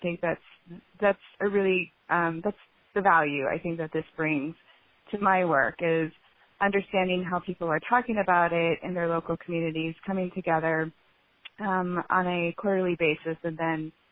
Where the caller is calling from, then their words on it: Denver, Colorado, United States; Hey, good morning, everyone. I'm calling from Denver, Colorado